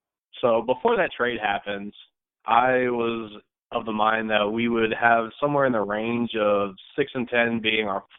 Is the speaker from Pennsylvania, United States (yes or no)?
no; Indianapolis, Indiana, United States; So I actually born and raised in Indianapolis, so by all rights, I should probably be a Colts fan. But my entire family is pretty much from Northwest Indiana.